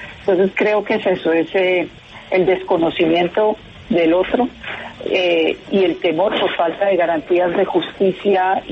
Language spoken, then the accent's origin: Spanish; Bogotá, Colombia; soy bogotana y quiero muchísimo a mi ciudad